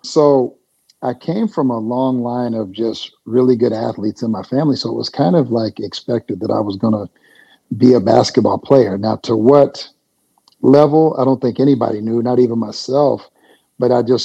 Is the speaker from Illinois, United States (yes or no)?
no; Pilot Knob, Missouri, United States; Well, let's correct the population first. Pilot Knob was 722 people.